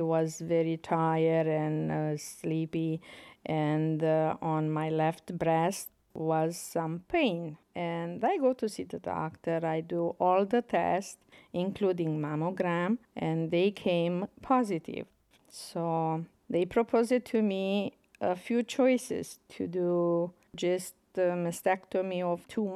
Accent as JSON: {"language": "English", "country": "Romania", "moved": "yes", "lives_now": "United States", "said": "I am 48 years old, and I came from Romania to United States."}